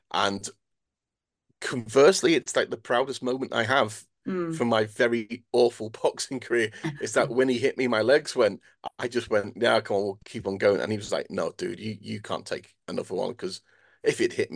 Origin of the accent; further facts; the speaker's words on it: Runcorn, North West England, United Kingdom; born there; accent: Scouse; You know, I was born in Runcorn, and I'm very, very Scouse.